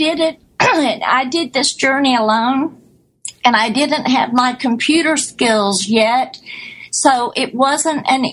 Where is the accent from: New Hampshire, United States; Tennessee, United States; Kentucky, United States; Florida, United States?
Florida, United States; And I'm from Florida